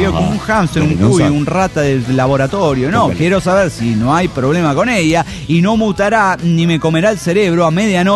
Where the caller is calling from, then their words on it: Coatzacoalcos, Veracruz, Mexico; de Coatzacoacos.